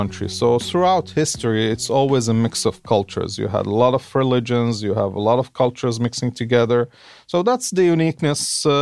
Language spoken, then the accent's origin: English; Aleppo, Aleppo Governorate, Syria; English is a second language; also born or lived in Lebanon; So growing up in Aleppo, I was confined to a community which was a little bit upscale community, a community that was exclusive.